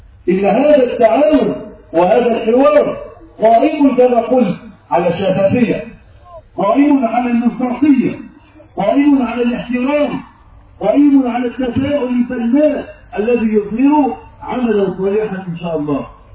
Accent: Egypt; بلادنا مصر

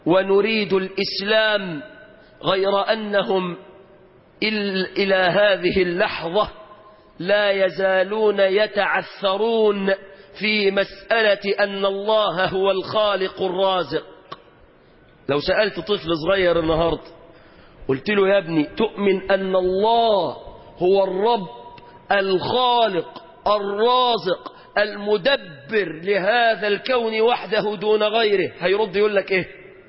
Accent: Ismailia, Ismailia Governorate, Egypt; في بلدنا الإسماعيلية، بلد القتال والشجاعة والمروءة

